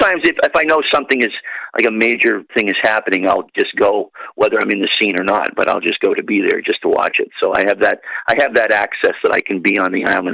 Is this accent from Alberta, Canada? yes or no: no; Nova Scotia, Canada; I grew up mostly in Nova Scotia, and my grandmother lived right across from the island.